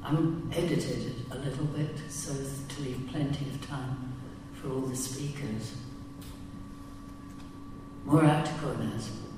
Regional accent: Germany; My mother had found a lawyer in my hometown in Germany

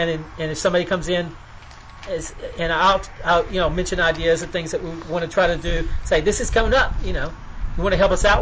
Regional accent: Nashville, Tennessee, United States; And I grew up in Nashville, and I love country music.

